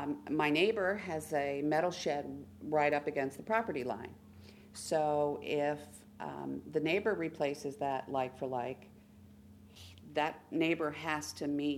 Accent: Bay City, Michigan, United States; from Bay City.

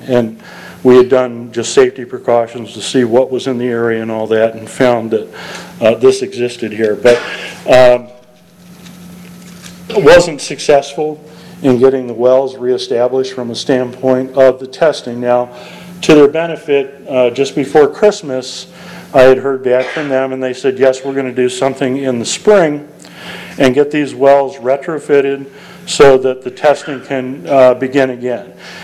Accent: Delaware, United States; I come from Newcastle County originally, and we had Blue Rock Granite up there. We don't have that down here. I'm an old Hartley boy, too, from Kent County, and it's all sand, and it's all soil.

